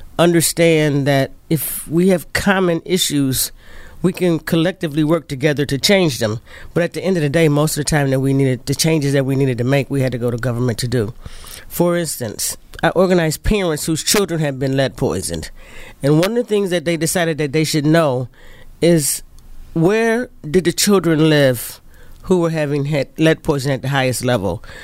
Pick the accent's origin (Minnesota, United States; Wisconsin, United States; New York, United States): New York, United States; Buffalo; Born and raised in Buffalo. Yeah. School 31, been in high school, Buffalo State College, graduate and undergraduate.